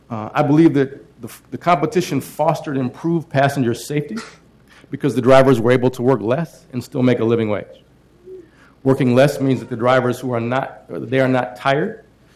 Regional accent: Denver, Colorado, United States; However, as you know, I come from Denver.

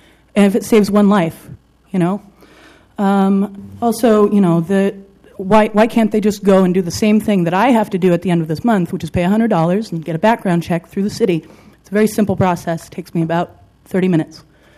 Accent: Portland, Oregon, United States; I'm a fourth-generation Oregonian. I was born and raised here in Portland proper.

